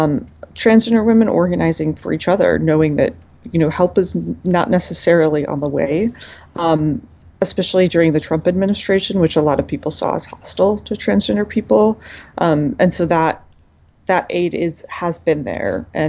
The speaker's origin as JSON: {"language": "English", "region": "California", "country": "United States", "said": "In part, I'm from California"}